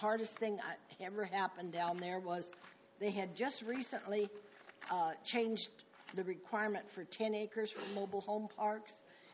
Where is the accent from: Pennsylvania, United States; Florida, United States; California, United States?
California, United States; San Luis Obispo; And I was born in San Luis Obispo. I've lived here all my life. Higuera Street was my playground.